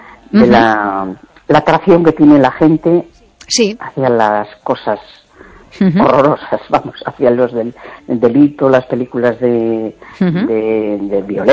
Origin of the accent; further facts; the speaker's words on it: A Coruña, Galicia, Spain; de La Coruña.